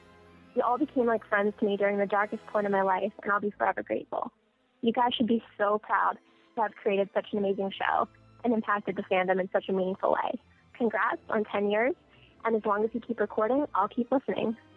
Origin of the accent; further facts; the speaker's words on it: Reading, Pennsylvania, United States; I'm from Reading, Pennsylvania.